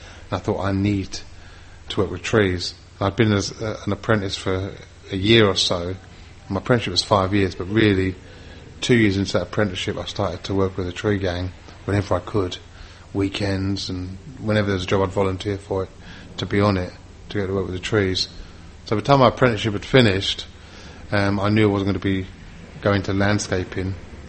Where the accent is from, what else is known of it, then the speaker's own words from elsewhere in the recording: London, United Kingdom; born there; Being born in London, I was born in East London, that doesn't really exist, and it certainly didn't exist back then.